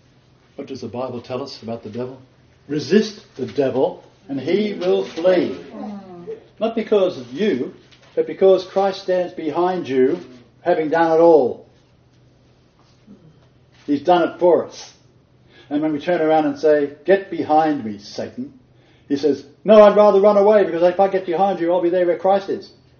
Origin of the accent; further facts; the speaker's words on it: Australia; I get passionate about this as an Australian believer in the Word of God.